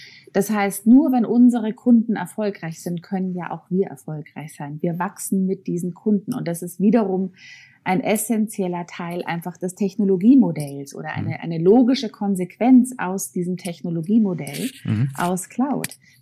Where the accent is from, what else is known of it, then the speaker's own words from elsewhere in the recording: Germany; Und wir als Deutsche haben da teilweise ein bisschen Probleme, das sozusagen aufzunehmen